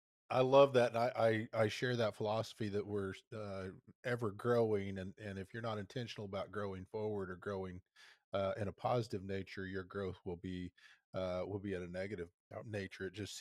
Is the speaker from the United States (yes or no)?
yes; Oklahoma, United States; Which is a little pissant town in western Oklahoma. Nobody right. even knows where it's at.